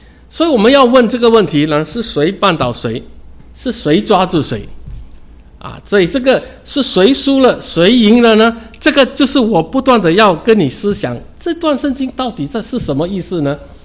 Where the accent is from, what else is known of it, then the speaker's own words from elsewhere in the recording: China; 名字我们中国人也是这样